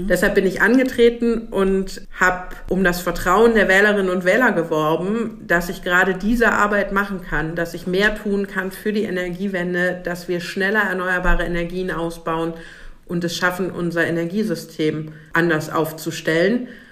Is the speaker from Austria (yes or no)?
no; Bonn, North Rhine-Westphalia, Germany; Ich bin aus Bonn